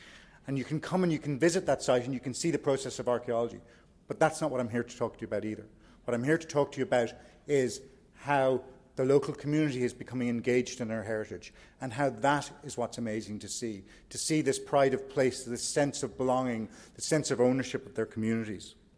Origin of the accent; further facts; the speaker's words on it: Ireland; I'm from Ireland.